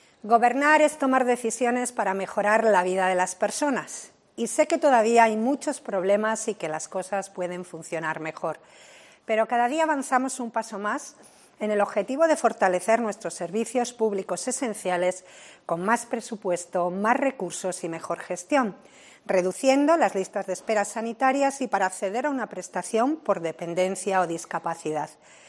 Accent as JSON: {"language": "Spanish", "region": "Cantabria", "country": "Spain", "said": "un lugar cargado de significado para todos que nos llena de orgullo como cántabros"}